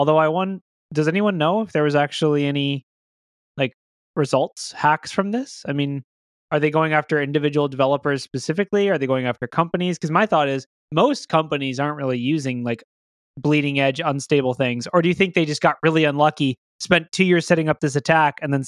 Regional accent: Florida, United States; No, I don't own any closed-toed shoes. I'm from Florida. I only have Crocs and flip-flops.

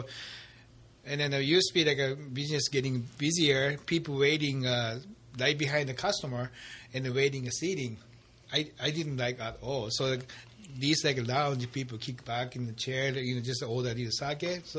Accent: Tokyo, Japan; English is a second language; it's not like the same Japanese food I grew up with in Tokyo.

